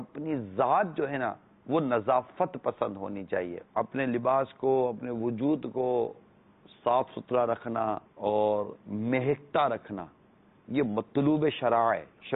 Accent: Pakistan; میں پاکستانی ہوں

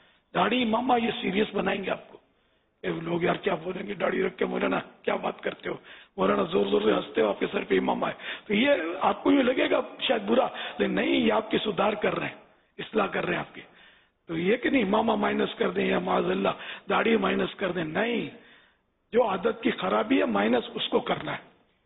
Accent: Karachi, Sindh, Pakistan; born there; میری تو پوری دنیا میں صرف کراچی کا نہیں ہوں، لیکن اس وقت تو کراچی میں ہوں نا، پیدائش میری کراچی کی.

